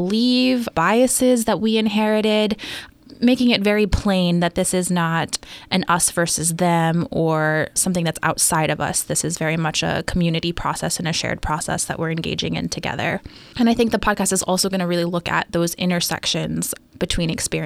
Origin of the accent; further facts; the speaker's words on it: Hawaii, United States; I am from Hawaii. Originally, I've been in Maryland working in Howard County for just over 2 years.